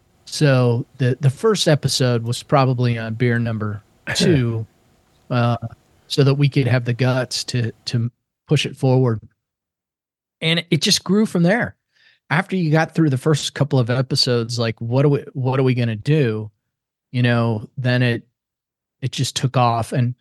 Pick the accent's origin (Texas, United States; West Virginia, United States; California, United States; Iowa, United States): Iowa, United States; And I grew up in Central Iowa. And out of Des Moines, we had a TV and radio station, WHO.